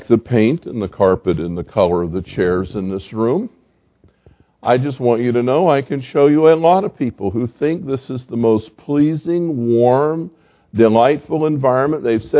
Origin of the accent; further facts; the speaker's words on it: the South, United States; I grew up in the South, and I worked among Southern Baptists in the South in little churches for a while.